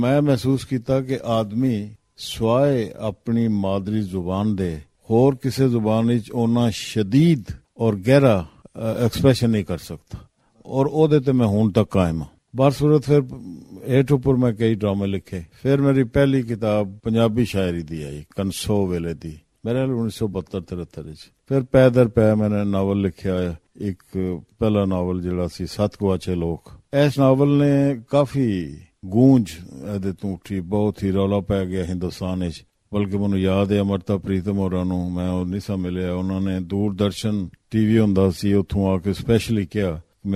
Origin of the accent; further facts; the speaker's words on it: Gujrat, Punjab, Pakistan; moved away as an adult; also born or lived in Lahore / Netherlands; ਮੈਂ ਗੁਜਰਾਤ ਪੰਜਾਬ ਦੇ ਵਿੱਚ ਪੈਦਾ ਹੋਇਆ, ਇੱਕ ਜੱਟ ਜ਼ਿਮੀਦਾਰ ਘਰਾਨੇ ਦੇ ਵਿੱਚ